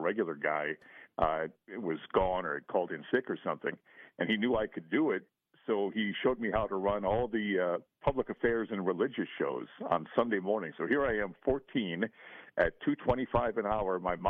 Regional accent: Racine, Wisconsin, United States; I mean, I grew up in Racine

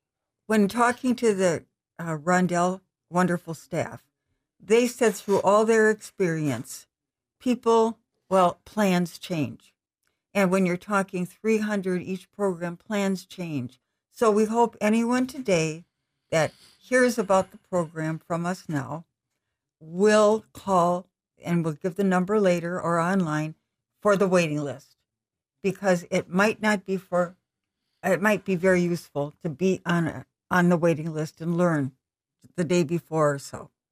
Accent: Racine, Wisconsin, United States; I would write free stories about growing up in Racine.

